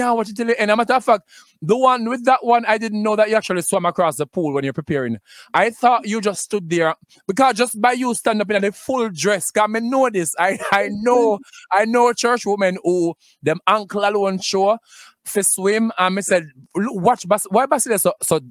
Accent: Smithville, Clarendon, Jamaica; But because I know growing up in Smithville, when we went upon church trip, me know.

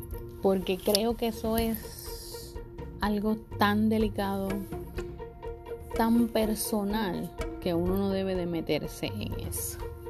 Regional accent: Puerto Rico; Todavía en mi país, Puerto Rico

